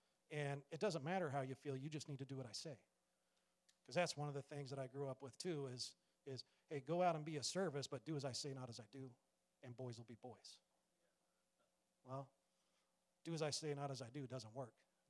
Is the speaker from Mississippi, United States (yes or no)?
no; California, United States; At 12 years old, I grew up in Southern California, surfed a lot.